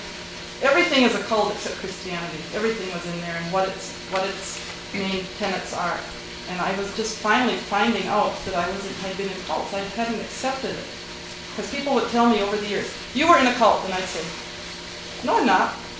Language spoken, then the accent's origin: English; St. Cloud, Minnesota, United States; I'm from St. Cloud.